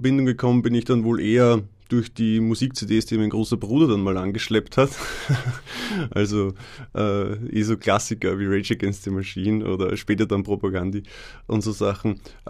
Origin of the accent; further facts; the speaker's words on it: Vienna, Austria; Ich meine, ich komme aus Wien